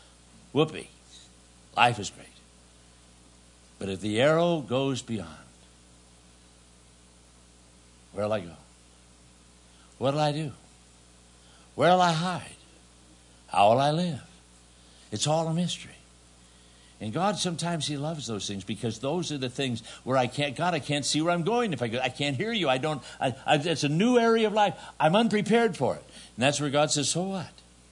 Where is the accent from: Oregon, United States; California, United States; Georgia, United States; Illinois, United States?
California, United States; But I remember, like, I lived in California. I grew up in California.